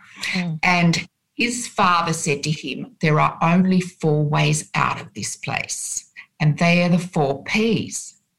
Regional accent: Sydney, New South Wales, Australia; I grew up in Sydney, on Sydney's North Shore.

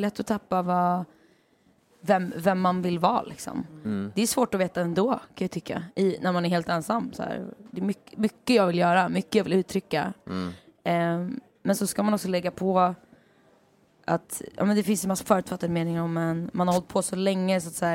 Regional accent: Sweden; Alltså för att som svensk så här, säger man klockan 10, då är man där 10:15 kanske.

